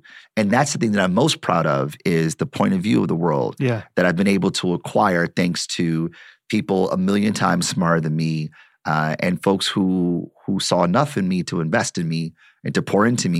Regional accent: Detroit, Michigan, United States; You know, I'm born and raised in Detroit. Like, I start there because I feel like I'm a product of the city.

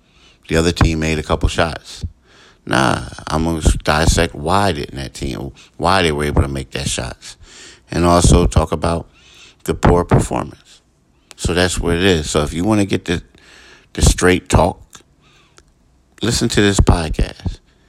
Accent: Philadelphia, Pennsylvania, United States; You know, I grew up in Philly, and I know that how in Philly people always want people to be straight.

